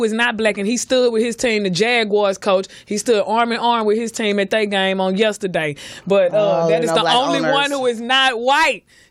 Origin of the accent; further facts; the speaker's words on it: Texas, United States; Can't nobody tell … what to do, and I'm from Texas.